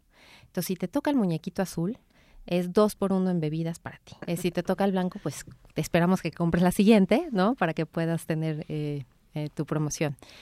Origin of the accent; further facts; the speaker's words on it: Mexico; como mexicanos que podamos de alguna manera ser referente en el mundo